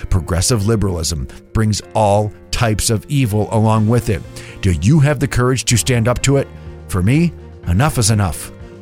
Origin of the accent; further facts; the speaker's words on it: New York, United States; My home state of New York recently passed a bill